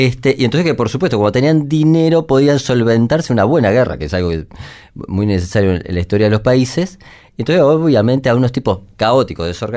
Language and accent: Spanish; Uruguay; cuán latinoamericanos somos los uruguayos y cuán hermanados estamos con los bolivianos